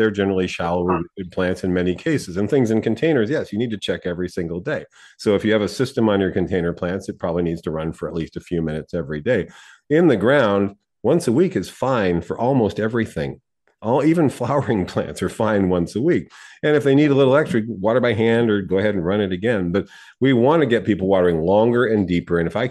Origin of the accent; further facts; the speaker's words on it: San Diego, California, United States; also born or lived in Los Angeles; Growing up in San Diego, in Los Angeles, it had the same situation. September is when there's a shift in the weather. We got our highest temperatures in September in San Diego, and not June.